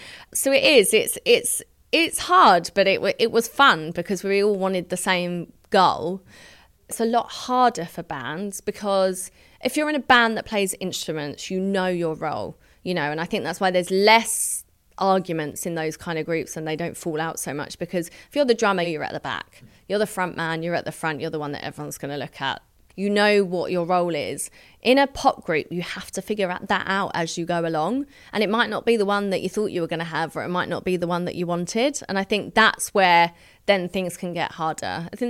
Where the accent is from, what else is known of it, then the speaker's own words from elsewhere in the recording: United Kingdom; we're British. We don't do that.